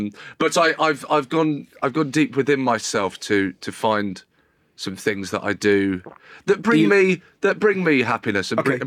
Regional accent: Brighton, South East England, United Kingdom; But when I was a kid I grew up in Brighton

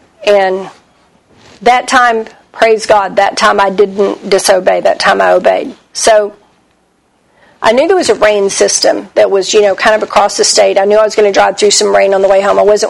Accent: Texas, United States; also born or lived in Oklahoma; And I was raised in North Texas. And I've lived in Texas and Oklahoma almost my entire life.

